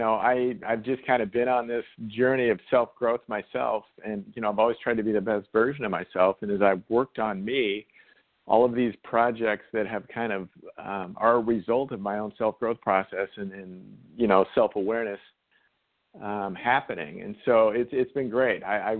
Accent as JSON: {"language": "English", "town": "Salem", "region": "Oregon", "country": "United States", "tie": "born or raised there", "said": "Yeah, I'm from Salem, Oregon, and we had – don't laugh. We had a golf center."}